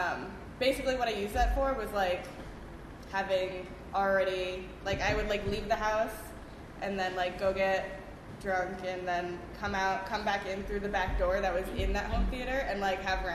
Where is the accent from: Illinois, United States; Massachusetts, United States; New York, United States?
New York, United States; I was raised in Westchester, which is upstate to a lot of y'all. It's like, it's like literally a half an hour away